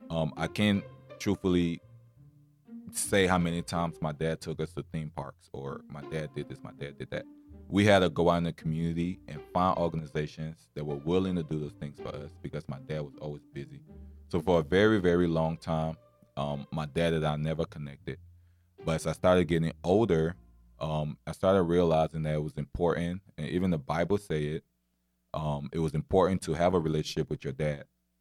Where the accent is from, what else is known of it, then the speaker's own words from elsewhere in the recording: Côte d’Ivoire; Growing up in Ivory Coast, I remember when we moved there, the house we had literally had about 30 people in the house.